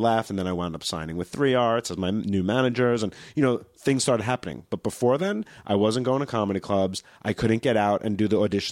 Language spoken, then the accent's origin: English; New York, United States; Like, I'm from New York and I became a comic there. And I came out here to take the next step